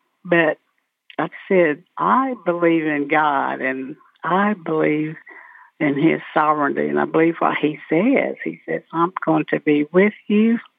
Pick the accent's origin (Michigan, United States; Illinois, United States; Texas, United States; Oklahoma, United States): Oklahoma, United States; Jay; Uh-huh. I was born and raised there. Of course, I'm full blood Cherokee, and of course, we're in the heart of Cherokee country here in northeast Oklahoma.